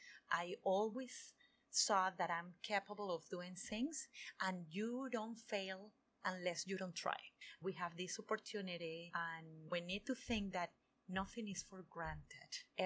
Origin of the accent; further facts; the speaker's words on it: Venezuela; English is a second language; moved away as an adult; I grew up in Venezuela. That's in the north of South America